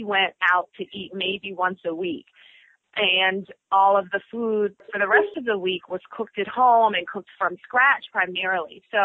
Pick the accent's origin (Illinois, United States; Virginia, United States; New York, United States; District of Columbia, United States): District of Columbia, United States; Washington; I grew up in Washington, D.C. I'm born and raised in D.C.